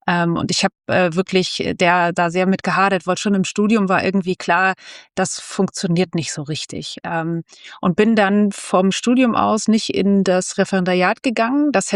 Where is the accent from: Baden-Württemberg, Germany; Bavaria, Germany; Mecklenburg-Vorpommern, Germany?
Mecklenburg-Vorpommern, Germany; Rostock; born there; now in Hamburg, Germany; Nee, ich komme aus Rostock. Ich bin in Rostock geboren und erst tatsächlich vor 10 Jahren jetzt nach Hamburg gezogen.